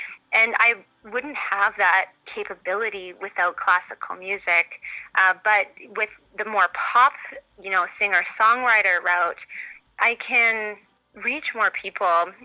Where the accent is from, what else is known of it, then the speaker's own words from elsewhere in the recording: Saskatchewan, Canada; I bleed green because I'm born and raised in Saskatchewan